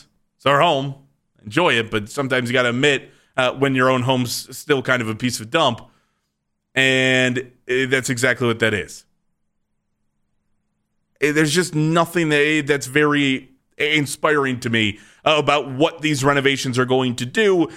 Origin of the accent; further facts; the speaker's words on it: Painesville, Ohio, United States; born there; Yeah, like I was born in Painesville, Ohio. Still identify myself as a Clevelander because I'm 30 minutes outside of the city